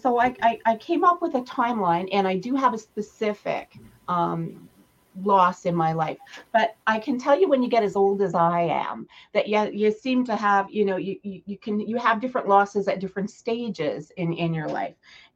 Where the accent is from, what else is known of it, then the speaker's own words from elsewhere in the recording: Edmonton, Alberta, Canada; now in Brooks, Canada; So I was born in Edmonton, lived my whole life there.